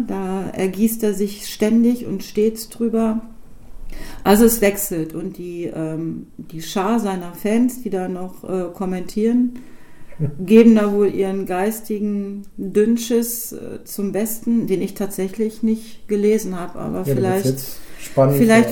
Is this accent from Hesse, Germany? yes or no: no; North Rhine-Westphalia, Germany; born there; ich bin gebürtig aus Nordrhein-Westfalen.